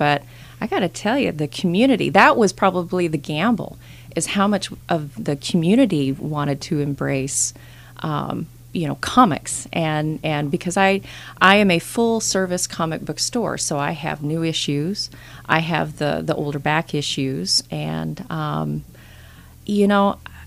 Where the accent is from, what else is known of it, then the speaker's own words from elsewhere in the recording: Stillwater, Oklahoma, United States; back when I was in high school, my family decided to open up a comic book store back in Oklahoma. I grew up in Stillwater, Oklahoma.